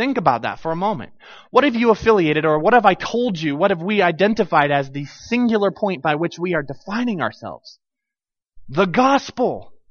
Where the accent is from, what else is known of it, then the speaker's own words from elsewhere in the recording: Watertown, United States; I was from Watertown, the school I was at, so coolest thing we had was Walmart.